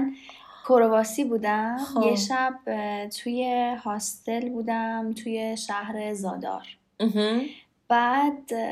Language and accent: Persian; Iran; من گفتم من ایرانی هستم